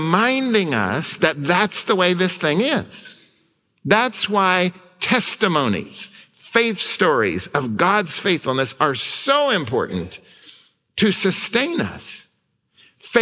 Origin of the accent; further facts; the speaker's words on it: Oklahoma, United States; you can put one foot in Texas and one foot where I grew up in Oklahoma